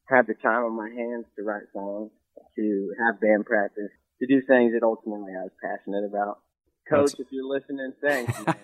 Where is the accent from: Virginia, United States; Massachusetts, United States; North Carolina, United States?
Virginia, United States; Williamsburg; Yeah, I grew up in Williamsburg, Virginia, which is a small town in between Richmond and Virginia Beach.